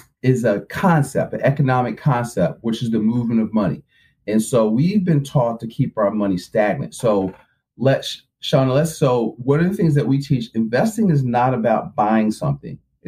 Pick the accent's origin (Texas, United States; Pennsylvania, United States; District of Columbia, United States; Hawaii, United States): Pennsylvania, United States; Philadelphia; I'm from Philly, right?